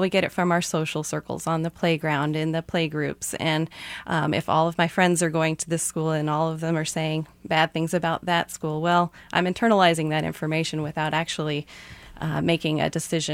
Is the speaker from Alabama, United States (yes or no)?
no; Indianapolis, Indiana, United States; I grew up in Indianapolis public schools in integrated schools